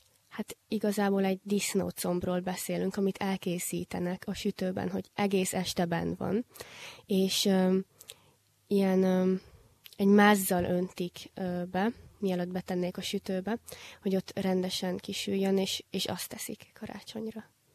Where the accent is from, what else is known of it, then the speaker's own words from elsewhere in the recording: Southern Finland, Finland; Hungarian is a second language; mert amúgy én meg Dél-Finnországból vagyok